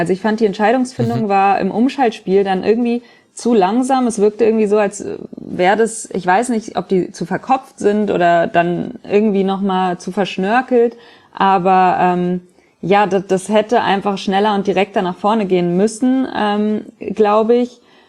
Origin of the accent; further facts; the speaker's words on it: Frankfurt, Hesse, Germany; Ja, man spricht aus Erfahrung als Frankfurter, aber dazu dann vielleicht später.